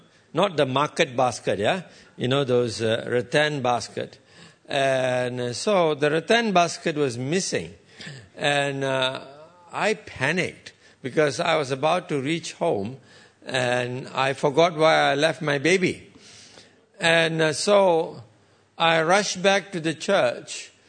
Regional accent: Malaysia; I'm a proud Malaysian, and I will always be a proud Malaysian.

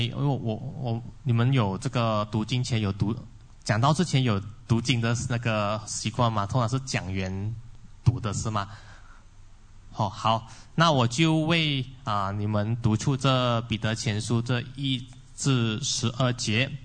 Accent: Alor Setar, Kedah, Malaysia; now in Penang, Malaysia; 我是从北部来的，我在槟城算是有十多年了，如果扣掉三年在吉隆坡这里读神学有十二年，我本身是阿罗斯大人啊，会讲福建话，广东话就不怎么样啊。

